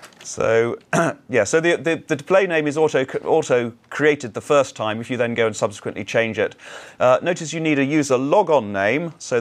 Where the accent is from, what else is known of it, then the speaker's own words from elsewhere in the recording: United Kingdom; was in the United Kingdom when I set this account up. And by the way, if you're having trouble with my accent, I'm sorry about that, but that is where I'm originally from.